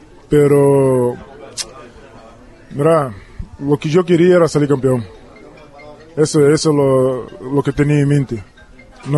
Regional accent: Uruguay; yo que también me incluyo como los uruguayos que hace tiempo que estoy y que ya conozco la liga un poquito.

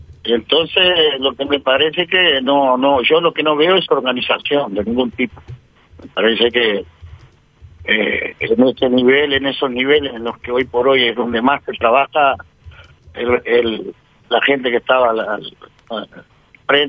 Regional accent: Peru; Yo vengo de Perú y un buen jugador de fútbol en Perú no gana más de 20 mil dólares.

